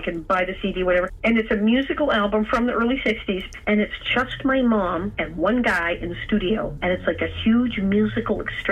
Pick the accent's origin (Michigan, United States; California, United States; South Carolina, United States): California, United States; Hollywood; I grew up in Hollywood.